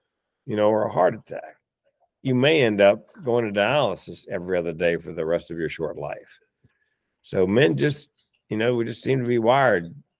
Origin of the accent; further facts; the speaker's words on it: Southern United States, United States; But when I was growing up in the South, Southern United States, it was big boys don't cry.